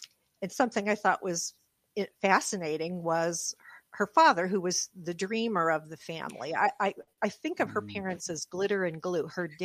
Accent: Missouri, United States; So I started researching, looking for women who had some sort of a tie to my home state.

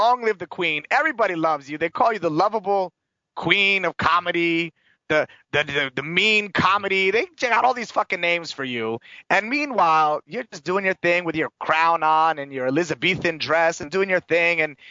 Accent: New York, United States; I grew up in New York. I'm a New Yorker.

